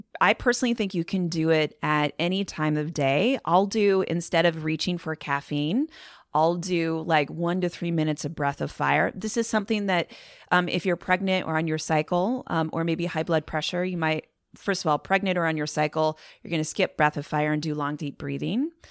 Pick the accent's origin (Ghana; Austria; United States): United States; Iowa; now in California, United States; I kind of took for granted these wide open spaces growing up in Iowa.